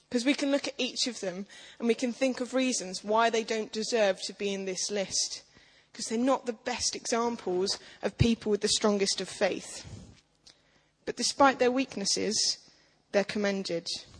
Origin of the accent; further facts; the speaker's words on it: East of England, United Kingdom; I'm from Essex, I use that as my excuse a lot, but it's okay.